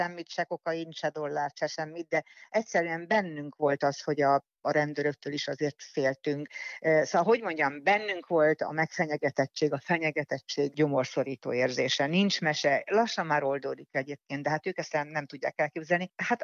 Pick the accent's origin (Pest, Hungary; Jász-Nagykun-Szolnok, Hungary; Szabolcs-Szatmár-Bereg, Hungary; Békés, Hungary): Jász-Nagykun-Szolnok, Hungary; Szolnok; born there; én szolnoki születésű vagyok, Szolnokon laktam